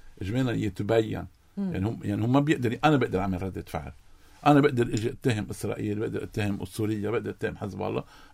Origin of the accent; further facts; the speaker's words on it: Lebanon; كلبنانيين